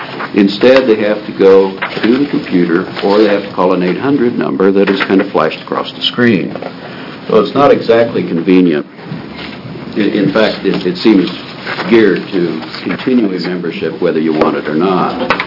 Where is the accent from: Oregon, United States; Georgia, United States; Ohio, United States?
Oregon, United States; from Deschutes County.